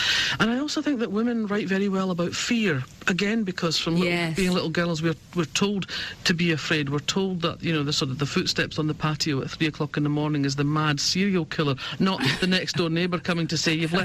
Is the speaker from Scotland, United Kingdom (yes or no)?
yes; Scotland, United Kingdom; I mean, I grew up in Fife, which is, you know, that bit in Scotland on the east coast where you've got the Firth of Forth to the south and the Firth of Tay to the north.